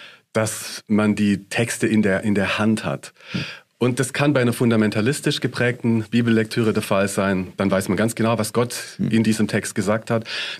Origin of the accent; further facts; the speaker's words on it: Baden-Württemberg, Germany; ich komme aus Süddeutschland, zwischen München und Stuttgart oder zwischen Ulm und Biberach